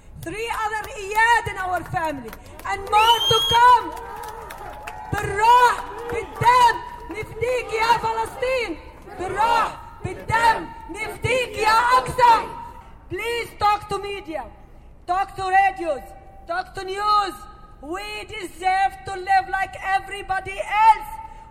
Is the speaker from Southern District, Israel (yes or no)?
no; Nazareth, Northern District, Israel; English is a second language; I am from Nazareth, 1948. Became immigrant to Jenin, 1948. And now still, we're losing our home in Nazareth. We lost our home in Jenin.